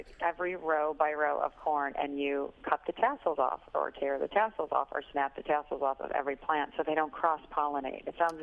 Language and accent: English; DeKalb, Illinois, United States; I am. I'm from DeKalb, which is about 60 miles straight west.